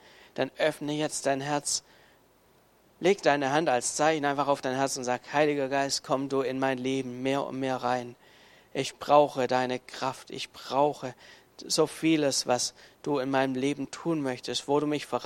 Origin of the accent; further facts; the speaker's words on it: Baden-Württemberg, Germany; ich gucke als Pastor, Schwabe und als Erbe die ganze Sache